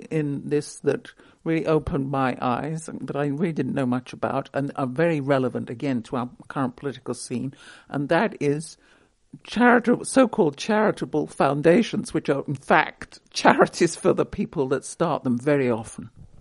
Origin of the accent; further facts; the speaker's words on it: United Kingdom; Now, again, as I say, I was brought up in Britain.